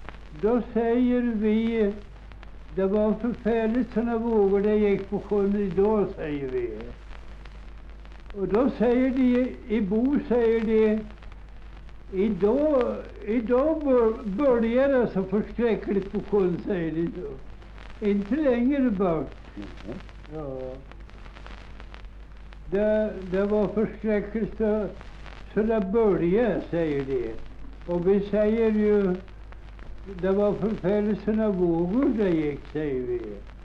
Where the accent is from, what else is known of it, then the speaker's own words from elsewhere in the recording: Hävla, Östergötland, Sweden; born there; Jag är född strax vid Hävla bruk. Ja, nu är det förstås Häskofabrik där.